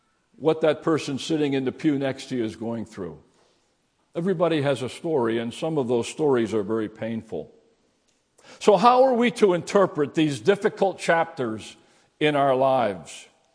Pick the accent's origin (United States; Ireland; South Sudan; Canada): United States; Emmaus, Pennsylvania; also born or lived in Newark; I grew up in Emmaus, Pennsylvania, next to Allentown up there, but spent a good bit of my life in Newark.